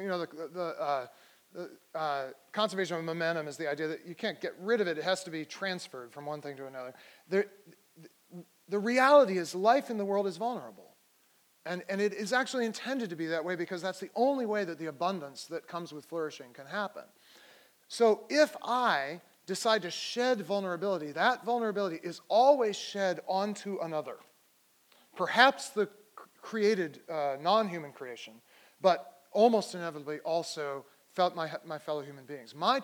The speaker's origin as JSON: {"language": "English", "town": "Needham", "region": "Massachusetts", "country": "United States", "said": "if you ask me where I'm from, I think I'm from Needham, even though I actually only lived there during high school, but high school is significant years."}